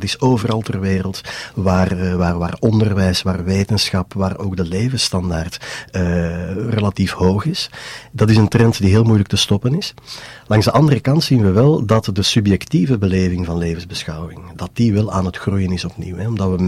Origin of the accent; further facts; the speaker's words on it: Mechelen, Flanders, Belgium; Ik ben zelf van Mechelen.